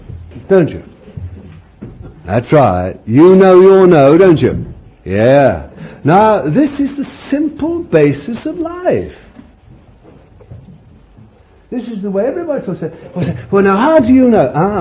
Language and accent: English; United Kingdom; I've gone a bit American, but I haven't. I'm still English.